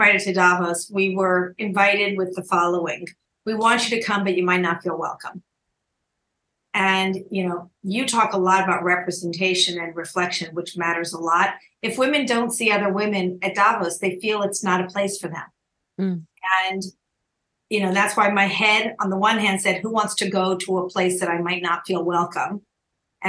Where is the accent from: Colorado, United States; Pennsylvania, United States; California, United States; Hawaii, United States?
California, United States; Los Angeles; I'm coming in from Los Angeles. I'm home. This is my hometown.